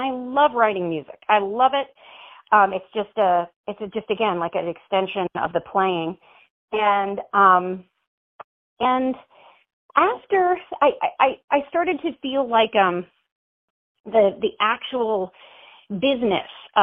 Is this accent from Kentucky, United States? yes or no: yes; Kentucky, United States; also born or lived in New York City; Well, so I grew up in Kentucky, and I loved country music.